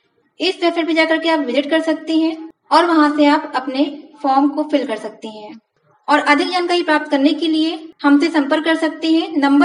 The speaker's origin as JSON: {"language": "Hindi", "town": "Lucknow", "region": "Uttar Pradesh", "country": "India", "said": "और मैं लखनऊ से बिलोंग करती हूँ।"}